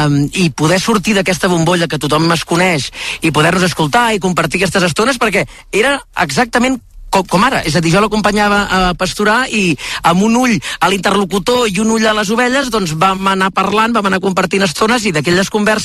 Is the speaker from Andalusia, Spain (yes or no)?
no; Catalonia, Spain; jo soc del Berguedà